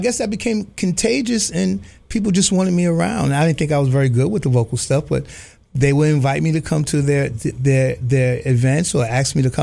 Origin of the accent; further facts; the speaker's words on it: New York City, New York, United States; I grew up in the South Bronx. I grew up in the projects.